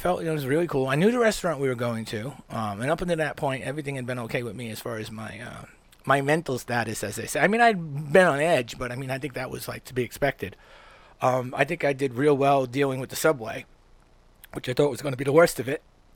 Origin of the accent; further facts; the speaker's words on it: New York City, New York, United States; born there; it's the city of my birth. I was born in Manhattan, even